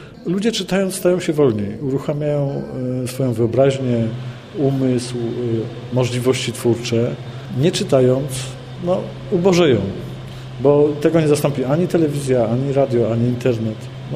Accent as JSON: {"language": "Polish", "town": "Kraków", "region": "Lesser Poland", "country": "Poland", "said": "do spraw lokalnych, krakowskich, bo jestem z Krakowa"}